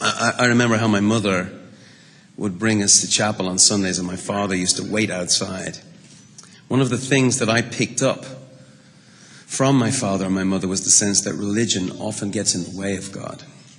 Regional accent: Ireland; but be warned, I am Irish.

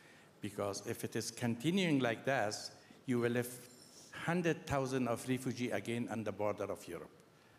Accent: Afghanistan; We as Afghan, I'm from Afghanistan, we know what the Russian invasion is.

